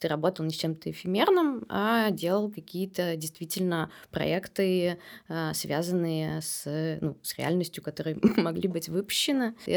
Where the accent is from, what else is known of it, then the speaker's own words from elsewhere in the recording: Saint Petersburg, Russia; born there; Я родилась в Петербурге.